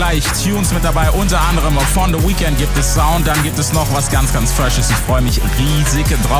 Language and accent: German; United States; German is a second language; now in Germany; Und es gibt News aus den USA. Ja, meine Heimat nicht immer im besten Licht, aber heute mal wieder.